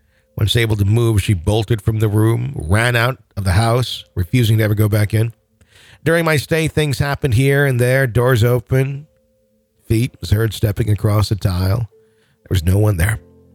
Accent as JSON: {"language": "English", "town": "Mesa", "region": "Arizona", "country": "United States", "tie": "born or raised there", "said": "I grew up in Mesa, Arizona."}